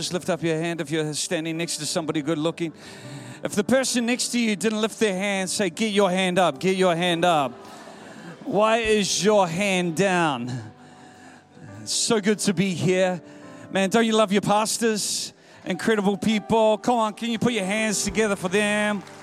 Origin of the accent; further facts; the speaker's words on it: New Zealand; And I am from New Zealand. Some people call it the seventh state of Australia. But I like to think of Australia as the West Island of New Zealand.